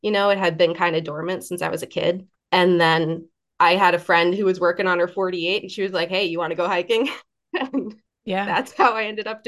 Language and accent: English; Watertown, Massachusetts, United States; Yeah, I grew up in Watertown.